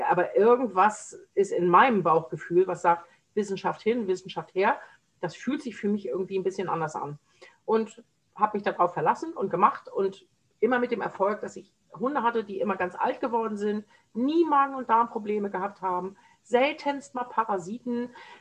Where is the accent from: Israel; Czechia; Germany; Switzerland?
Germany; So, aber mich als Deutsche macht man irgendwie mit französischem Essen glücklich